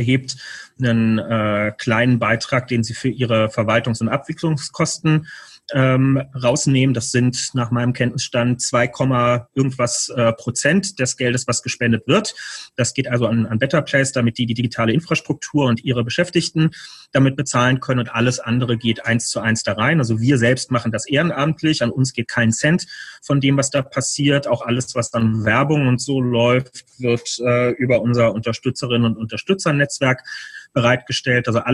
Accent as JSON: {"language": "German", "region": "Berlin", "country": "Germany", "said": "als Berliner Kneipengänger"}